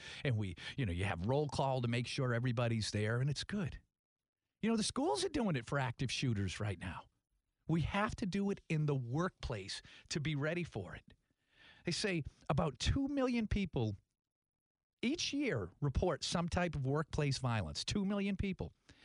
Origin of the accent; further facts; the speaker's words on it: Tewksbury, Massachusetts, United States; And we grew up in Tewksbury, Massachusetts